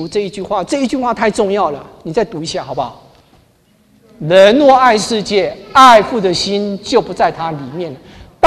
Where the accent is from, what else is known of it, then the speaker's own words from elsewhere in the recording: China; 所以我们中国人滑手机是世界排名第一的